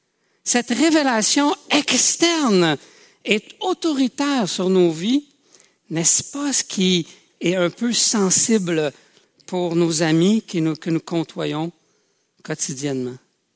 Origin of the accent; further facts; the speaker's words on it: Quebec, Canada; est possible de trouver une réponse à ce que nous sommes et là où on s'en va sans revenir en arrière en tant que Québécois.